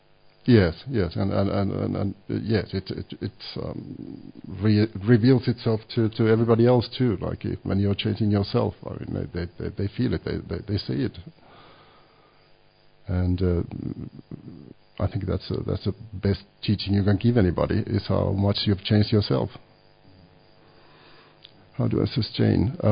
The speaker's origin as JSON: {"language": "English", "country": "Finland", "moved": "yes", "lives_now": "Tasmania, Australia", "said": "Originally, I'm from Finland. Finland, yes. But I've been living in Australia for the last 15 years. In Tasmania, I live in Tasmania, which is a small island south of Melbourne. It's an island of 400,000 people."}